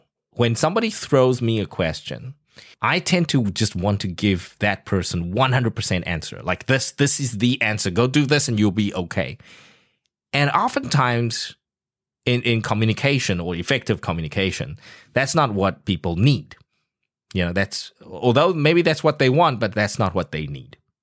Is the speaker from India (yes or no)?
no; South Africa; now in Taiwan; Look, I grew up in South Africa